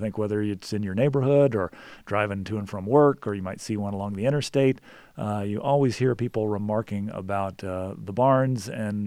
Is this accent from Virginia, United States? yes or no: yes; Virginia, United States; now in Montana, United States; I actually have been in Montana for over 30 years, but I grew up in Virginia, and my grandfather had a beef cattle farm